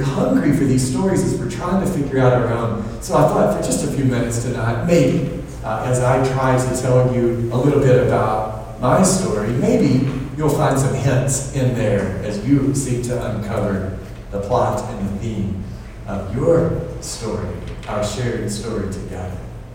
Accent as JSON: {"language": "English", "region": "Arkansas", "country": "United States", "tie": "born or raised there", "also_born_or_lived": "Mississippi / California", "said": "We grew up in Arkansas, North Arkansas, and that's important, you'll understand, because we moved to South Mississippi on the coast"}